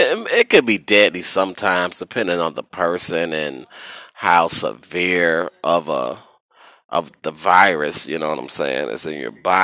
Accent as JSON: {"language": "English", "region": "Midwest", "country": "United States", "said": "You know, even though I'm a Midwest nigga, I'm from the Midwest."}